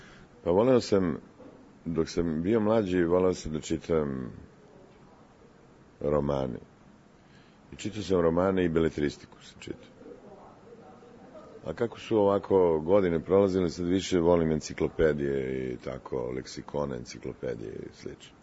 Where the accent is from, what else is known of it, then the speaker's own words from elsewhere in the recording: Belgrade, Serbia; born there; Rođen sam i živim u Beogradu. Akademiju sam završio u Beogradu i svoj radni vek provodim delimično u Beogradu.